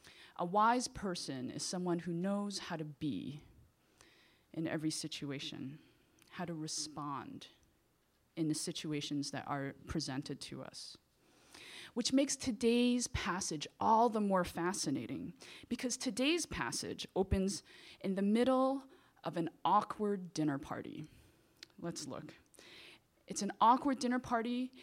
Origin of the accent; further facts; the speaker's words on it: New York City, New York, United States; Now, I grew up here in New York City. I was born and raised here in Chinatown.